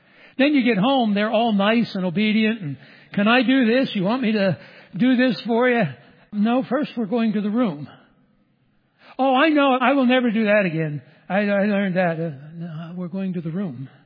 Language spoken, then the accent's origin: English; Pittsburgh, Pennsylvania, United States; I was raised outside of Pittsburgh.